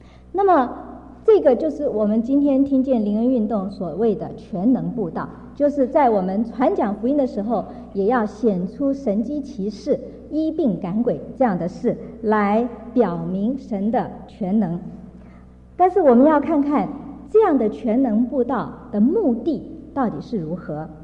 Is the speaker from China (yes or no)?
no; Taiwan; 我想这个我们从台湾来的人